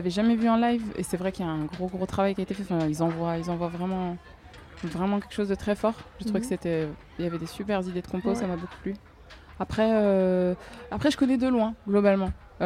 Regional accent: France; Je suis une petite française qui a grandi en écoutant du gros R&B américain.

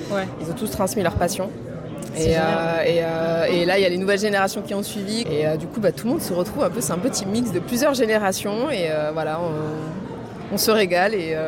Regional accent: Cabestany, Occitanie, France; Moi, je suis de Cabestany

